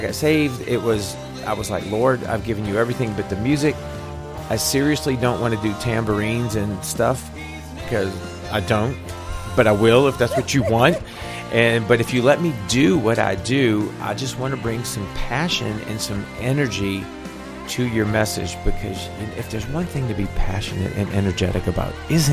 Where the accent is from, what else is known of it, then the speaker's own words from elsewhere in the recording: New Orleans, Louisiana, United States; I grew up in New Orleans. I had a secular rock band in New Orleans.